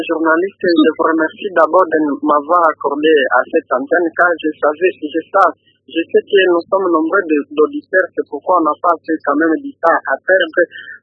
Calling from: Kalima, Maniema, DR Congo; nous décidons ici chez nous à Kalima

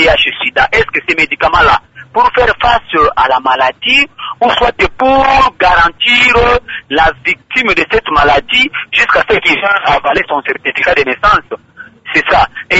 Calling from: Kindu, Maniema, DR Congo; si chez nous à Kindu

